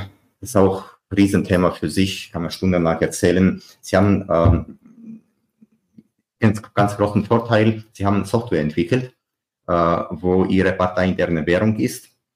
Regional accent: Germany; now in Georgia; aber ich bin ja ein Deutscher, nicht georgischen Pass.

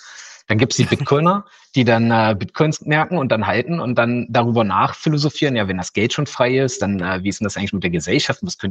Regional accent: Magdeburg, Saxony-Anhalt, Germany; Und jetzt, ich komme ja aus Magdeburg.

